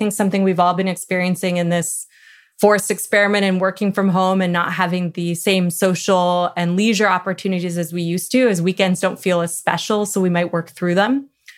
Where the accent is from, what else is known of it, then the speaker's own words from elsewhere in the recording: Canada; I'm Canadian